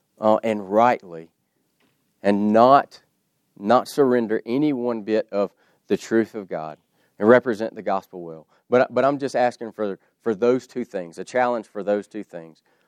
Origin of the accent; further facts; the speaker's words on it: Louisiana, United States; being from the Bible Belt, I'm from Louisiana, if y'all didn't know